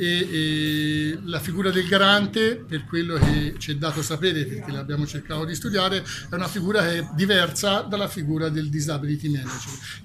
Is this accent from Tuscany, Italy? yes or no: yes; Siena, Tuscany, Italy; io, ripeto, sono orgoglioso come senese